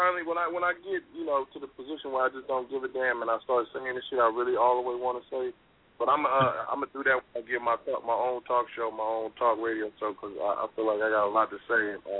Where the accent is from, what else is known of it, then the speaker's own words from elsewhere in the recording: Oakland, California, United States; when I was growing up in Oakland, she just passed away